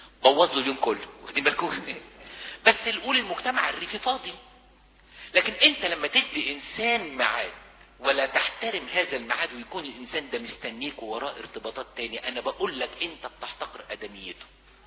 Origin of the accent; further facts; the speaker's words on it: Egypt; احنا عندنا في مصر